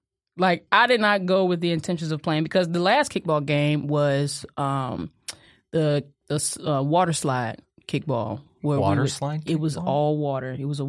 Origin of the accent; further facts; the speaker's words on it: Kankakee, Illinois, United States; I'm gonna tell you, like, growing up in Kankakee too, and I know a lot of people can attest to this, but once we were outside, we had to stay outside.